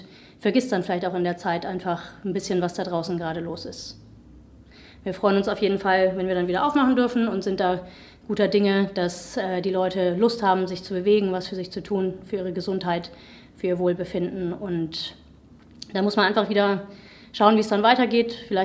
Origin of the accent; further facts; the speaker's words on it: Würzburg, Bavaria, Germany; Habe das damals in den USA kennengelernt, bin ursprünglich aus Würzburg und wollte wieder nach Hause und bin deswegen wieder hergekommen und habe ein Yoga-Studio eröffnet. 2015 war